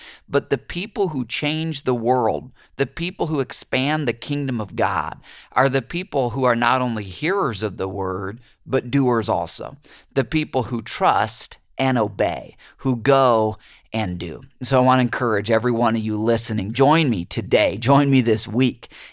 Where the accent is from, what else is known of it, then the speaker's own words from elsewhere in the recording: United States; I know for me, as an American Christian, it is so easy to get comfortable in our, you know, middle-class lifestyles and homes